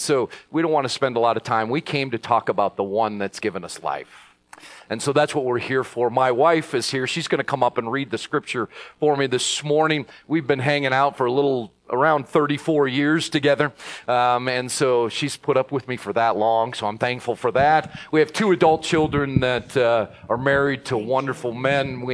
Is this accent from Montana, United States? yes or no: yes; Montana, United States; We're from Montana. We live in a great town of Hungry Horse.